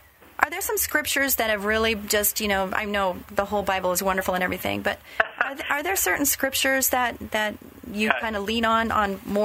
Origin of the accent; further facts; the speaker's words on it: Simi Valley, California, United States; I'm from Simi.